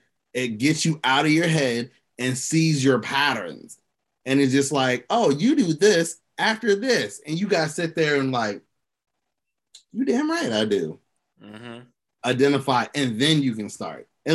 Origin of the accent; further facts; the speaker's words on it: Florida, United States; Like, I am from Florida. I do Florida shit.